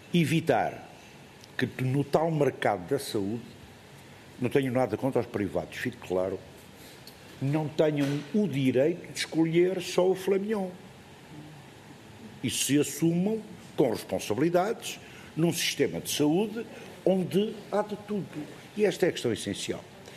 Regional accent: Vila Real, Norte, Portugal; na minha terra, que é Vila Real, temos lá dois, a Trofa e a Luz.

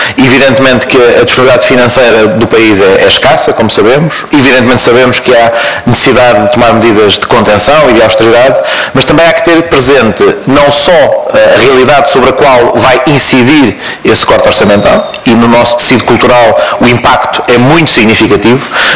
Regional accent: Portugal; algo que de facto nos deve mobilizar enquanto portugueses

